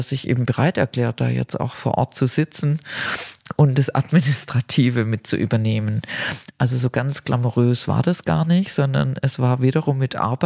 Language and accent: German; Stuttgart, Baden-Württemberg, Germany; Ich ging dann in meine Heimatstadt